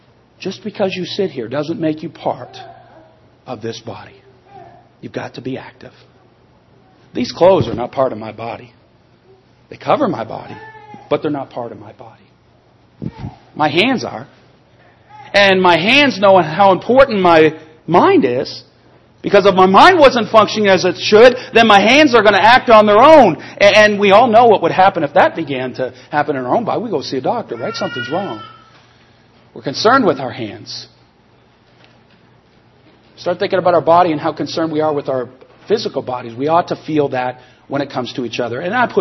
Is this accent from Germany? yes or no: no; Canada; I know it affected me as a Canadian.